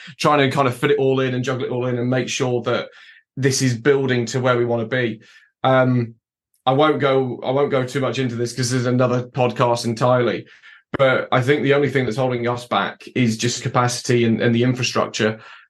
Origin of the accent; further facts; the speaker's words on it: Midlands, United Kingdom; also born or lived in East Anglia; I'm kind of a mudblood. I was born in East Anglia, but I lived quite a lot of my early life in the Midlands.